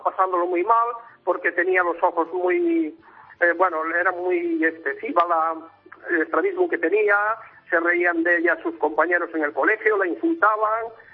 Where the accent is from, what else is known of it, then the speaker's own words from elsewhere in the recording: Trabada, Galicia, Spain; moved away as an adult; now in Equatorial Guinea; yo soy gallego de Trabada, Lugo, y llevo aquí en Guinea Ecuatorial 18 años trabajando en una empresa de americana del petróleo, un ExxonMobil.